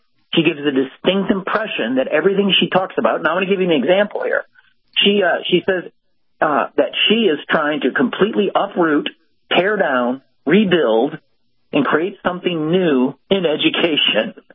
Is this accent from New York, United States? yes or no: no; Illinois, United States; Well, as you know, I'm from Illinois. It is the Super Bowl of corruption.